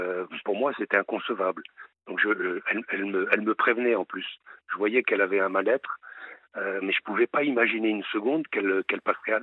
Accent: Lyon, Auvergne-Rhône-Alpes, France; Donc j'ai 71 ans et je vous appelle de Lyon.

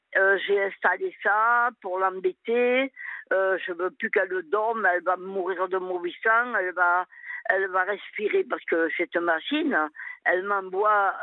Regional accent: France; born there; Et non, je suis née en France et tout.

